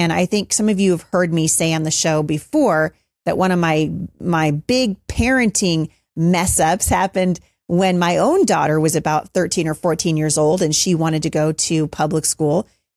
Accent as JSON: {"language": "English", "town": "Battle Ground", "region": "Washington", "country": "United States", "tie": "born or raised there", "said": "And we are having a launch party right here in my hometown of Battleground, Washington"}